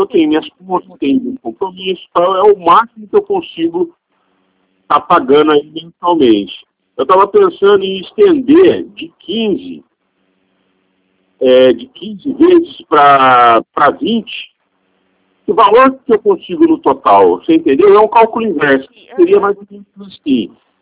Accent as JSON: {"language": "Portuguese", "town": "Aparecida", "region": "São Paulo", "country": "Brazil", "tie": "born or raised there", "said": "Não, é Estado de São Paulo. Eu sou natural da cidade de Aparecida."}